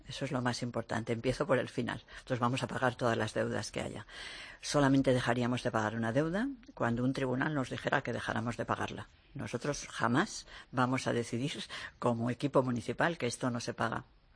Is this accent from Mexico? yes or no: no; Community of Madrid, Spain; Yo soy de la de Salavilla, yo he nacido en la de Salavilla